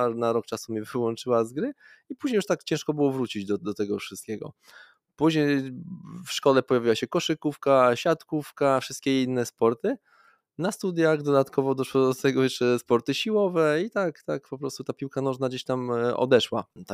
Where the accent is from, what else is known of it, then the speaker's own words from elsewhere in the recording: Białystok, Podlaskie Voivodeship, Poland; Nie. Ja pochodzę z Podlasia, z Białegostoku.